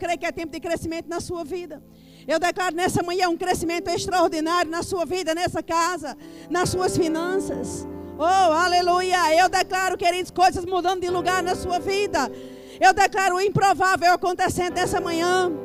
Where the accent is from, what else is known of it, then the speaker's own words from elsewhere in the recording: Recife, Pernambuco, Brazil; É diferente de onde eu vim, de Recife, a cultura é completamente diferente.